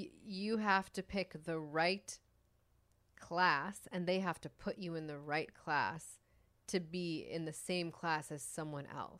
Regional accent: Chicago, Illinois, United States; born or raised there

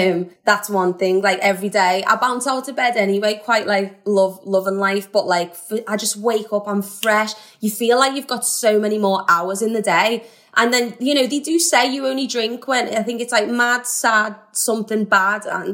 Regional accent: Liverpool, North West England, United Kingdom; I'm a Scouser at heart, very family orientated.

